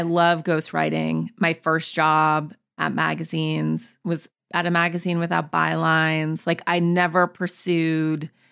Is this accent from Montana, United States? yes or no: yes; Montana, United States; I grew up in Montana in the woods.